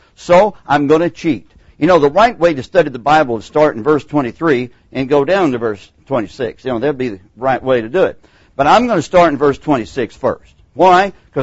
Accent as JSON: {"language": "English", "region": "Texas", "country": "United States", "said": "My accent may betray I'm a Texan and not a Greek."}